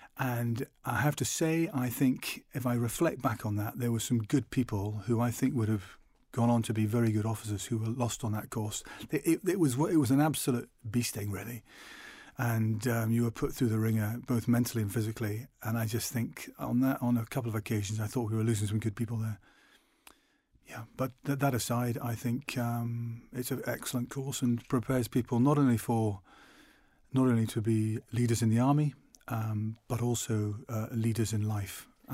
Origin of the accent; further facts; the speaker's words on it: Tidworth, South West England, United Kingdom; born there; I was born in Tidworth in Surrey, but I very much see myself as a Scot